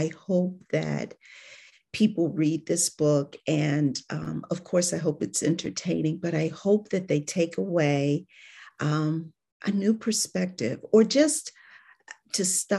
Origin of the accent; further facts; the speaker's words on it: Cleveland, Ohio, United States; moved away as an adult; now in Atlanta, United States; No, it is not. Actually, I'm from Cleveland, Ohio. But I moved to Atlanta after I got out of school. My first legal job was here in Atlanta.